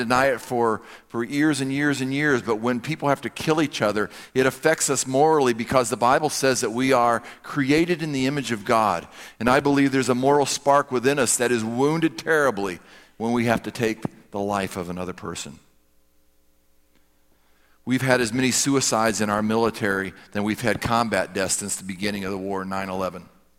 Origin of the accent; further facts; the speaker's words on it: South Carolina, United States; If you're like me, I grew up in South Carolina, so it was always the rebels against the Yankees.